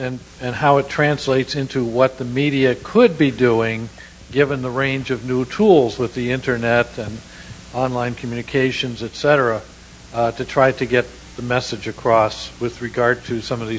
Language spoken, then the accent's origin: English; Chicago, Illinois, United States; I'm from Chicago, and I'm led a long dual life as both an urban planner and a journalist.